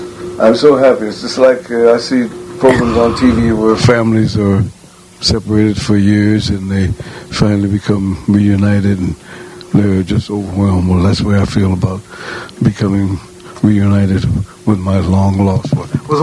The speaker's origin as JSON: {"language": "English", "town": "St. Louis", "region": "Missouri", "country": "United States", "tie": "born or raised there", "said": "Yeah, that was an old thing that we used to do back in St. Louis, my hometown."}